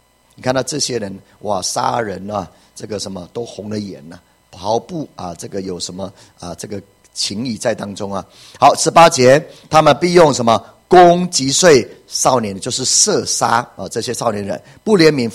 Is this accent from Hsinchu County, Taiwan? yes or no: no; Taichung, Taiwan; 我们台中人就比台南人更加圣洁吗？